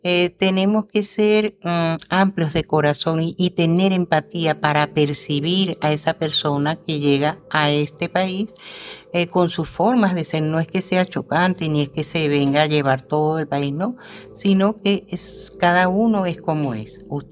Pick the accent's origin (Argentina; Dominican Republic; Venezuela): Venezuela; now in Spain; Yo como venezolana, cuando llegué a España, tuve mis encontronazos